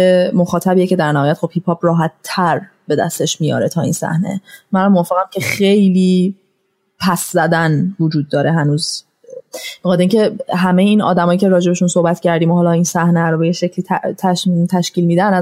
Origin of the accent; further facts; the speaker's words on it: Iran; کار منو بده بیرون چون من ایرانیم